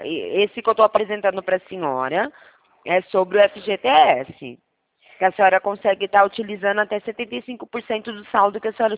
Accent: São Carlos, São Paulo, Brazil; Eu sou aqui da cidade de São Carlos

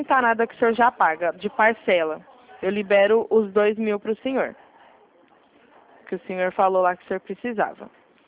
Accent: Ribeirão Preto, São Paulo, Brazil; eu sou de Ribeirão Preto.

